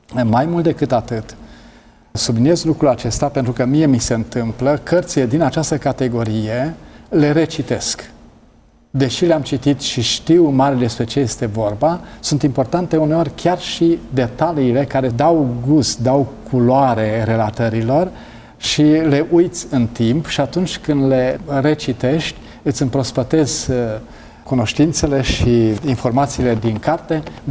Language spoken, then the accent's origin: Romanian; Transylvania, Romania; eu sunt ardelean